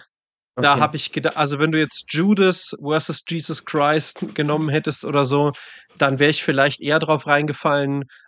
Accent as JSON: {"language": "German", "town": "Munich", "region": "Bavaria", "country": "Germany", "tie": "born there", "said": "ich bin geborener Münchner"}